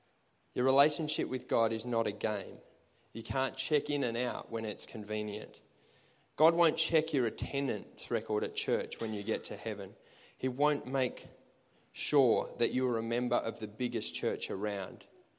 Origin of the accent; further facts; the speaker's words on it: Horsham, Victoria, Australia; I grew up in Horsham, which was a little country town.